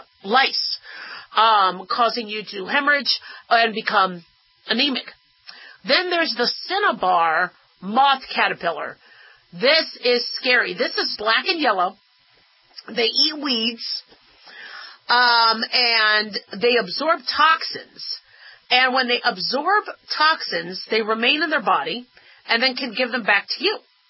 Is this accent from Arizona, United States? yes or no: yes; Arizona, United States; Now, mind you, I grew up in Arizona. So our trees were Sahara cacti.